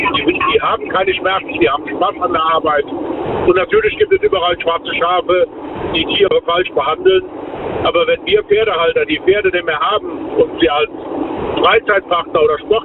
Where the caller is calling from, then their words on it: Rhineland-Palatinate, Germany; Ich bin aus der Eifel, bei Main, bei Gerisch.